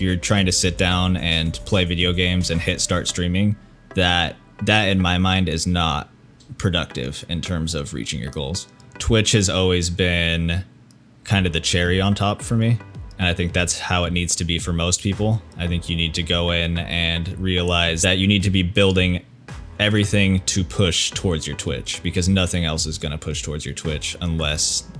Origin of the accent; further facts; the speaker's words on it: California, United States; I'm from California. We're outside of San Francisco. It's sort of a small town, but basically, yeah, it's just small town, not a whole lot